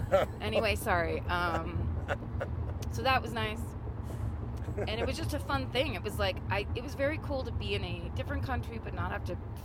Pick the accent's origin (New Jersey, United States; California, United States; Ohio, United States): California, United States